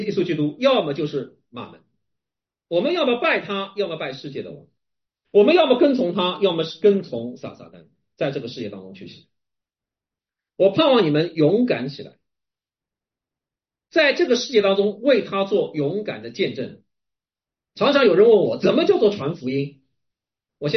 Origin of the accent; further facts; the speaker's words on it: China; 作为一个中国人，作为一个中国基督徒